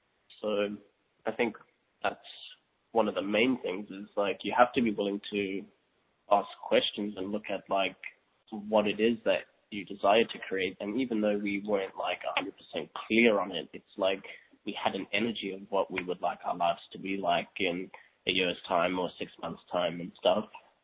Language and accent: English; South Africa; I grew up in South Africa, and, you know, our family never had, you know, lots of money.